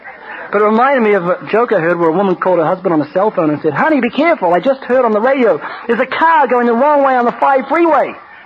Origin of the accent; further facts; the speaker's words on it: New Zealand; I'm not Australian. I'm from New Zealand